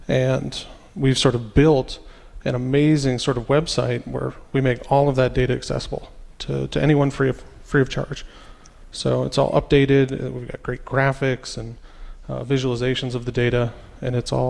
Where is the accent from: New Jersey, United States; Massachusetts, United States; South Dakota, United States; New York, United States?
South Dakota, United States; I grew up in South Dakota. I have real ties to the area and wanted to come back for a while.